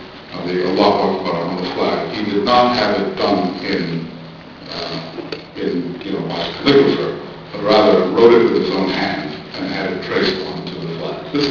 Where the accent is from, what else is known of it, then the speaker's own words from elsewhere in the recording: Bloomington, Indiana, United States; It's a bit of a homecoming for me. I grew up in Bloomington, as you've just heard